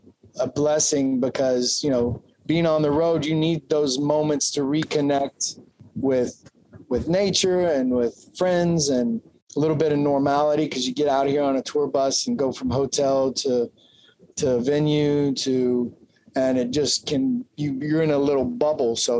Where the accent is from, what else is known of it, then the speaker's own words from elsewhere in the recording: Kentucky, United States; and I'm from Kentucky, as you can see on my